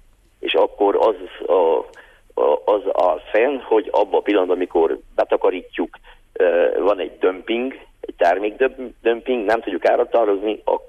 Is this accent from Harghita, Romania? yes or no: no; Covasna, Romania; de hogyha most már háromszékiként, akkor ugyanez a fordul elő a pityókánál is